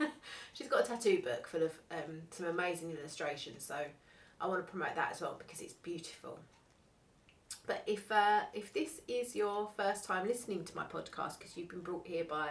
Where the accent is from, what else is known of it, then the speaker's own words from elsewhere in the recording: East of England, United Kingdom; And I'm from Essex. I'm an Essex girl.